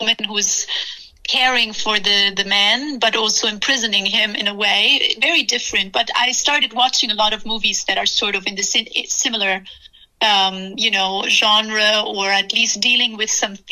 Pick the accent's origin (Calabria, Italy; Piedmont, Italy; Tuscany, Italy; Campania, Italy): Piedmont, Italy; Turin; English is a second language; I love that it's home. It's where we shot the movie. It's where I grew up in Italy.